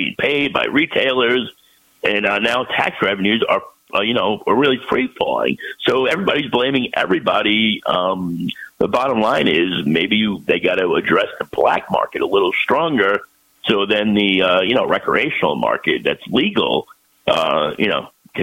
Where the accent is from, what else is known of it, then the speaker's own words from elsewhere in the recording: New York, United States; Yes, my home state of New York.